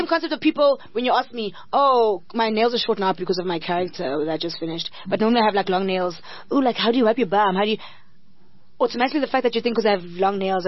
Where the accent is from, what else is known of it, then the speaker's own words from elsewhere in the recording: Eswatini; English is a second language; Me, the minute you tell me I speak good English, I automatically tell you, oh, I'm from Swaziland. We actually speak Queen Elizabeth's English. That's what's taught in the schools.